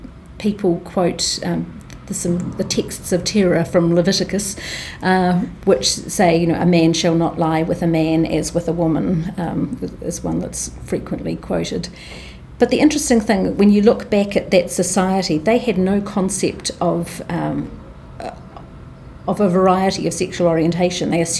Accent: Timaru, Canterbury, New Zealand; I grew up in Timaru in the South Island, and my family went to the local Presbyterian church, and on my mother's side of the family, they're Scottish heritage

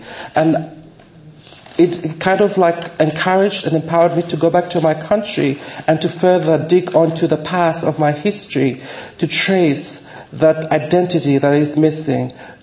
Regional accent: Vanuatu; English is a second language; I am from the Republic of Vanuatu.

